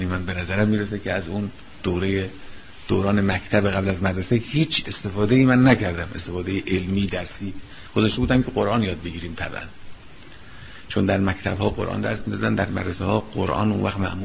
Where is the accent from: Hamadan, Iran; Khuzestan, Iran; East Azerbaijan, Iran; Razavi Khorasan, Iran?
East Azerbaijan, Iran; Tabriz; البته پدرم ترک زبان بود، ما اصلا تبریزی هستیم، یعنی پدرم اهل تبریز و خامنه است. مادرم فارس زبان بود و ما هم با زبان فارسی هم با زبان ترکی از بچگی به این ترتیب آشنا شدیم.